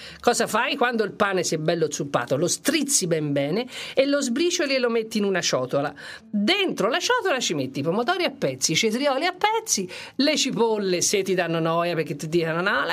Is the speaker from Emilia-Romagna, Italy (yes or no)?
no; Florence, Tuscany, Italy; siccome sono fiorentina